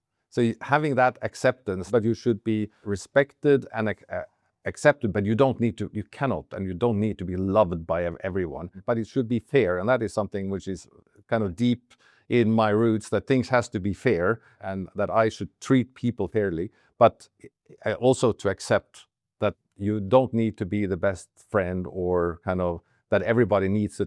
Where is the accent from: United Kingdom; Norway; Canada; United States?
Norway; And also, I grew up in Norway, which is a bit of a different culture